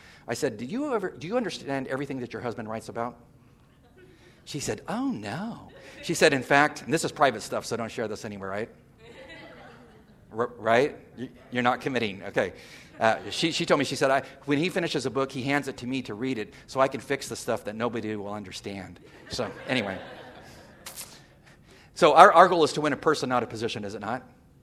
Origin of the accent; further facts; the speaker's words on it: California, United States; moved away as an adult; I'm from California. I get this notion. That is my entire state. I lived there 50 years before I moved to the East Coast